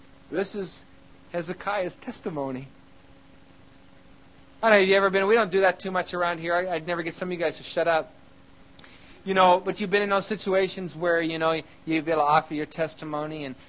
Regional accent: Iowa, United States; now in Wisconsin, United States; I mean, I'm from Iowa, okay? So I realize that's a place to leave.

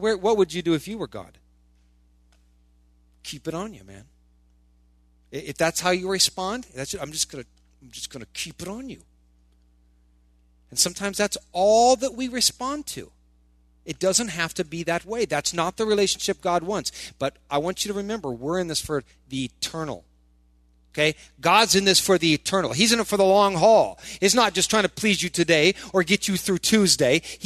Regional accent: Midwest, United States; You know, I'm from the Midwest.

